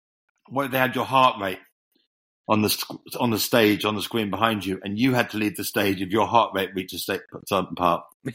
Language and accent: English; London, United Kingdom; I'm a Londoner, born and bred